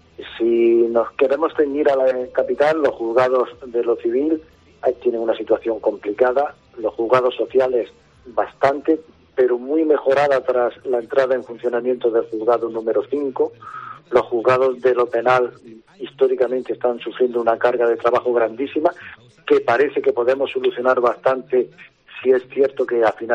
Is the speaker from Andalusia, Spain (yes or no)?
yes; Andalusia, Spain; sobre todo para mí que soy almeriense, y es una forma de servir a mi provincia